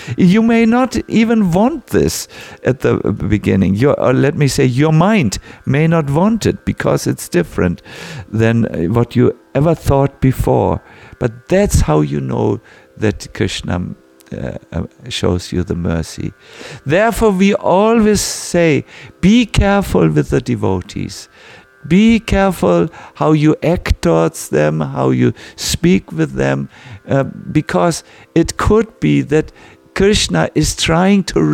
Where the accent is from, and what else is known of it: Hamburg, Germany